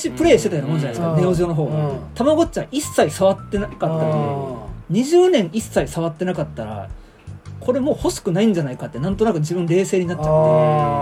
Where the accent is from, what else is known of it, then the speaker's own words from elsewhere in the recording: Nanjo, Okinawa, Japan; 僕の地元南城市の大島という場所ですね